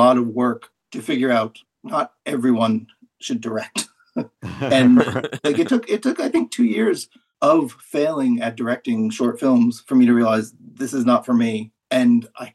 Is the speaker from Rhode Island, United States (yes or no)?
yes; Providence, Rhode Island, United States; Well, I grew up in Providence